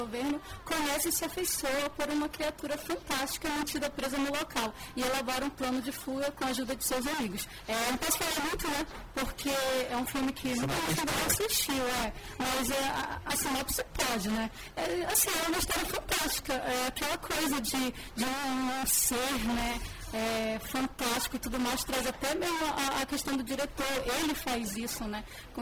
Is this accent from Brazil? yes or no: yes; Brazil; a gente queira puxar saco, porque a gente é brasileiro, né?